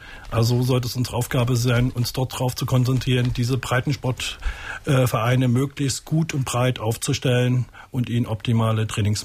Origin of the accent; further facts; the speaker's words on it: Kiel, Schleswig-Holstein, Germany; am liebsten schaue ich mir natürlich als Kieler